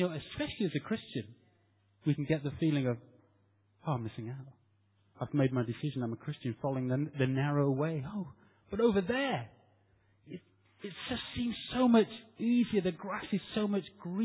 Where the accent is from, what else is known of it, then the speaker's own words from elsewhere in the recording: Stockport, North West England, United Kingdom; And I'm from Manchester, South Manchester, Stockport.